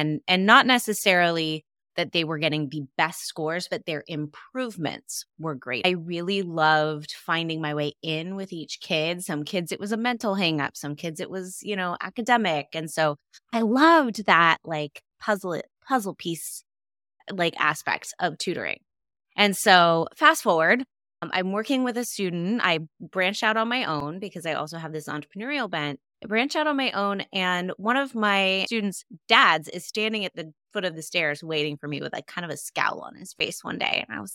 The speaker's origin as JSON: {"language": "English", "region": "California", "country": "United States", "said": "and I was from California. And so after I graduated, I went back"}